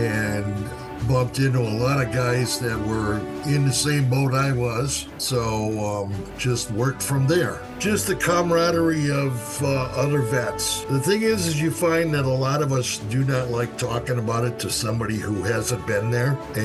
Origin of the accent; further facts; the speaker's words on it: Wisconsin, United States; moved away as an adult; now in Lee, United States; I was born and raised out in Wisconsin and moved to Maine about 21 years ago.